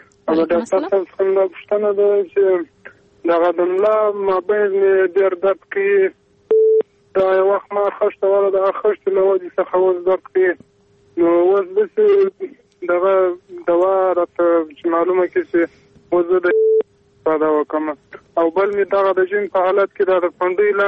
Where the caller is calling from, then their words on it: Helmand, Afghanistan; د هلمند ولایت خبرې